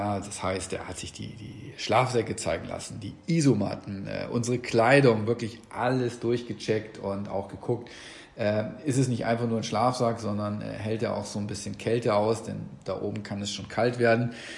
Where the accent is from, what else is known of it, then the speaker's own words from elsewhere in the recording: Trentino-Alto Adige, Italy; Ich war sehr viel wandern gewesen, bei uns in Südtirol, in Österreich, aber natürlich auch in der Schweiz